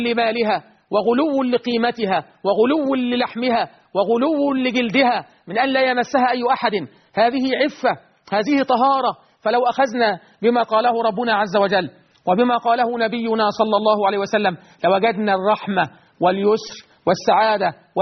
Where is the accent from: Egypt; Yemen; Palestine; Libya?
Egypt; بلدنا مصر